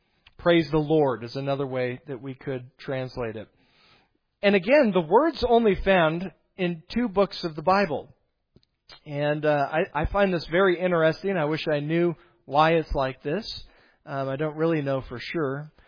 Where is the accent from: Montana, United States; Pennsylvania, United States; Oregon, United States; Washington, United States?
Montana, United States; just because we're from Montana and you don't hear the ocean.